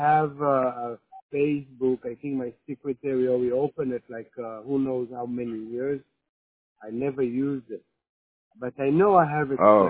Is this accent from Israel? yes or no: yes; Israel; English is a second language; I need to tell you, I'm not American. You can hear my accent. I'm actually Israeli. So I'm not raised on all this.